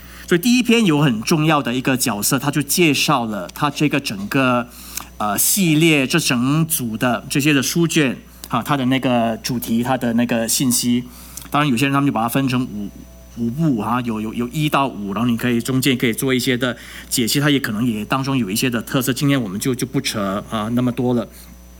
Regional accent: Singapore; now in Dallas, United States; 所以我是新加坡人啊。

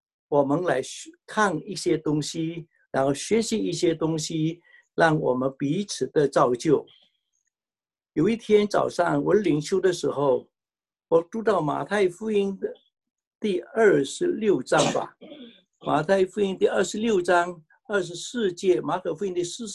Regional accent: Fuzhou, Fujian, China; 我们福州人来讲，大概约约有百万的人在餐馆里面。

